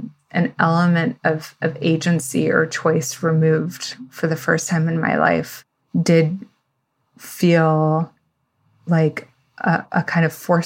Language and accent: English; New York City, New York, United States; born there; I was born in New York City. Both my parents are immigrants. My dad is from Tunisia, North Africa.